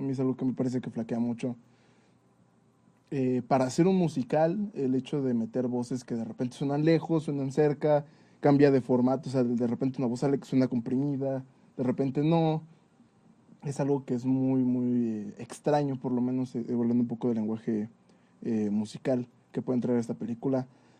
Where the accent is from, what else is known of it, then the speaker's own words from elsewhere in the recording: Tepoztlán, Morelos, Mexico; Soy de Tepoztlán, bueno, entre Tepos y Yaute, es una división muy rara ahí de mi localidad.